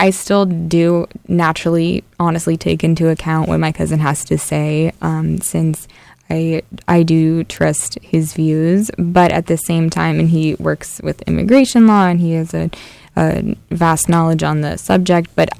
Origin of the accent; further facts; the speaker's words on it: Los Angeles, California, United States; I'm from Los Angeles, so it's always kind of a toss-up.